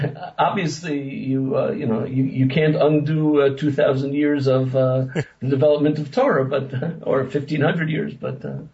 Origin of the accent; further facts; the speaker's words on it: Brooklyn, New York, United States; as I mentioned before, I'm from Brooklyn.